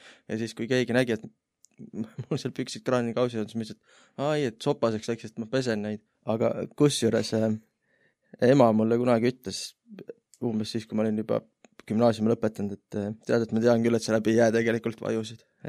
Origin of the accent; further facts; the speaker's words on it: Taebla, Lääne County, Estonia; Mina kasvasin üles Taeblas.